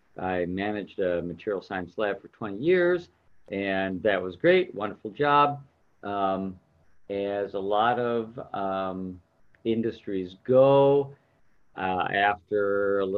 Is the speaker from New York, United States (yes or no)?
no; Detroit, Michigan, United States; I grew up here in the Detroit area, went to Michigan Tech.